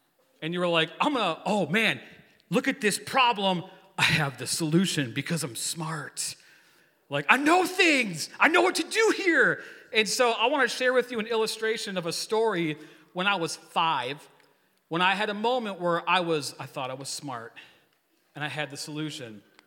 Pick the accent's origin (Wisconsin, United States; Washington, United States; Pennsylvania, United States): Wisconsin, United States; you cannot say it like we're from Wisconsin.